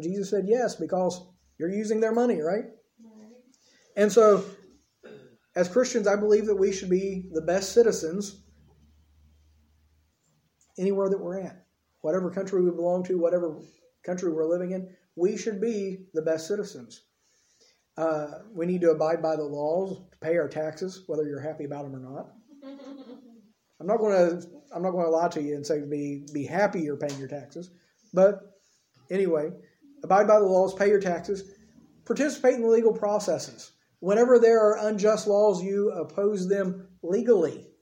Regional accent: United States; now in Ireland; It's funny for me, being an American living in Ireland

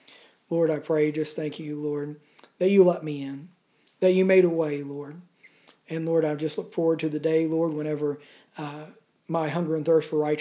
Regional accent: United States; now in Ireland; Just as I am American living in Ireland right now, I am a citizen of heaven.

